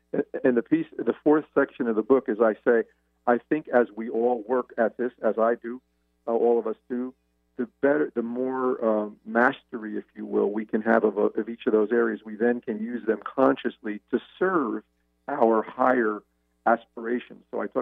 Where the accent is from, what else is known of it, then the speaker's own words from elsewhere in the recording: United States; my identity as a male, as an Italian male, as an American.